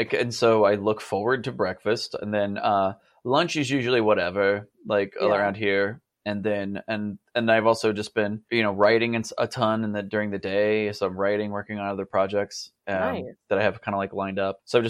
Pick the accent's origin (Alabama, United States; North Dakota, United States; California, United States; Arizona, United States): Arizona, United States; I grew up in Arizona, so I already have like a good base of just a ton of nouns.